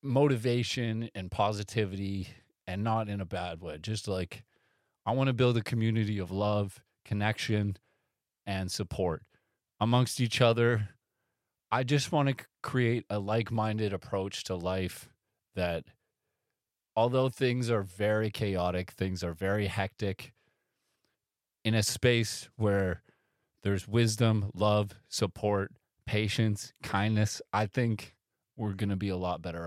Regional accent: Canada; And yes, I live in Toronto. I'm from Canada.

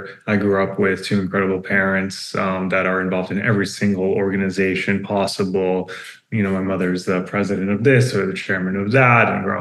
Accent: New Jersey, United States; So I grew up in New Jersey, in a small suburban town, quite isolated, a religious Jewish community.

